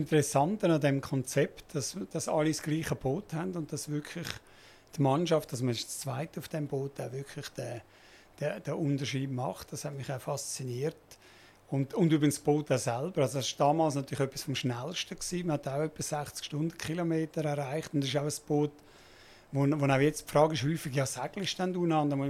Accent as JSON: {"language": "German", "country": "Switzerland", "said": "als Schweizer"}